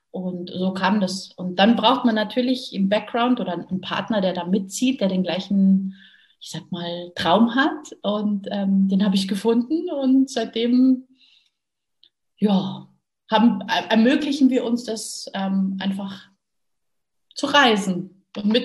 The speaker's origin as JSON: {"language": "German", "town": "Munich", "region": "Bavaria", "country": "Germany", "tie": "born or raised there", "lives_now": "Mallorca, Spain", "said": "Geboren und aufgewachsen bin ich in München, in Bayern. Mittlerweile lebe ich auf Mallorca"}